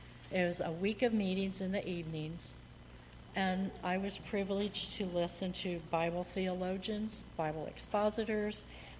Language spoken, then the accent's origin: English; Oregon, United States; also born or lived in Bluffton, Ohio; I was born in Bluffton, Ohio, and the family moved to Oregon 3 weeks later.